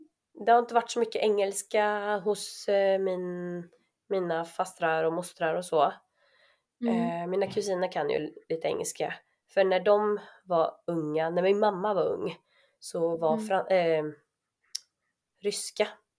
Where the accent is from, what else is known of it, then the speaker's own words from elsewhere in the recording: Sweden; born there; Jag är född i Sverige.